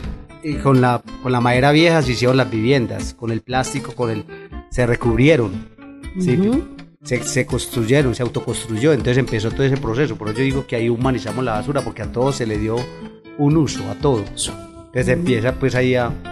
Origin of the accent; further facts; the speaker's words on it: San Luis, Antioquia, Colombia; now in Medellín, Colombia; Yo soy originario de San Luis, Antioquia.